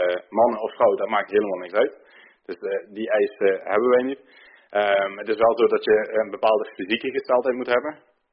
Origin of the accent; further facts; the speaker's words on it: Brunssum, Limburg, Netherlands; ik ben zelf uit Brunsum, dus ik ben extra met de auto op en neer gaan rijden.